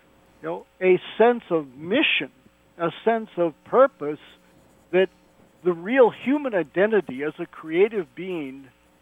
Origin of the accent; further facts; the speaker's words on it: Seattle, Washington, United States; And originally, I'm from Seattle in the Northwest, so I've got a certain attachment there.